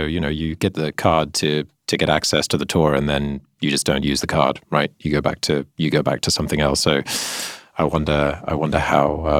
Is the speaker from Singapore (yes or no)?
yes; Singapore; I grew up in Singapore